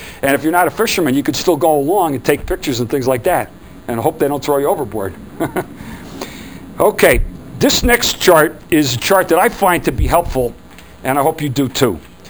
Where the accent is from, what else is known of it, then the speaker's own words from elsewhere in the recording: Ireland; I was from Ireland